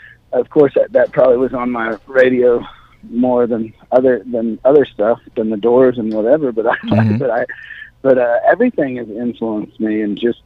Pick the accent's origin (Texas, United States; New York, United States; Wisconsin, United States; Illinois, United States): Texas, United States; Austin; I grew up in Austin, Texas, so it's like half country, half hippie, half kind of part outlaw kind of thing.